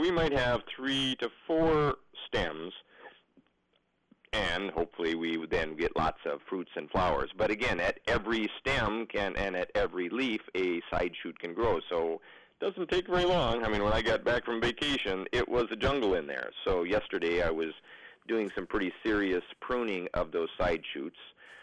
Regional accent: Michigan, United States; I remember them growing up in Upper Michigan

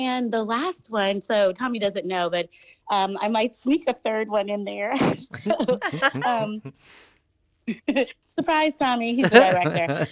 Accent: Texas, United States; I am from Texas.

